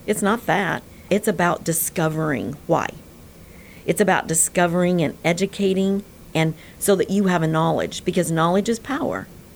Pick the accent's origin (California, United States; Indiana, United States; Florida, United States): Indiana, United States; we all know that we are from Indiana and we're originals.